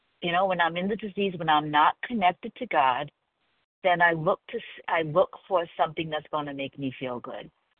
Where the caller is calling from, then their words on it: South Carolina, United States; I am calling in from South Carolina.